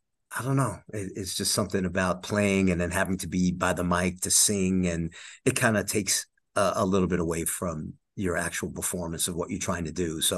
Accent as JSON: {"language": "English", "town": "Long Island", "region": "New York", "country": "United States", "said": "So we've known Danny for a while because we're both from Long Island, New York."}